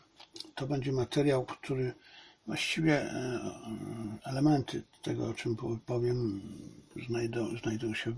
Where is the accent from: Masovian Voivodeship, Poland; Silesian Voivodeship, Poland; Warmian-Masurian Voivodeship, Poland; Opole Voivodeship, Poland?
Silesian Voivodeship, Poland; Zabrze; Urodziłem się w Zabrzu i przez 24 lata wychowywałem się, uczyłem, kształciłem w Zabrzu.